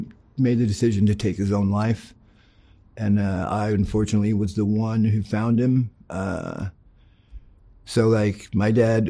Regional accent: Oregon, United States; moved away; also born or lived in Cleveland, United States; I was born and raised over in Oregon, yeah, but I've lived all over the place. I moved to Cleveland, Ohio in like 2009 because I joined a band over there.

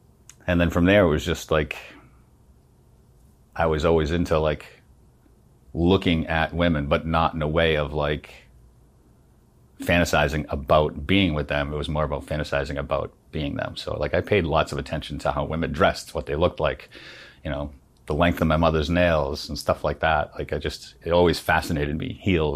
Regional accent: Saugus, Massachusetts, United States; Boston, Massachusetts. Well, Saugus, Massachusetts.

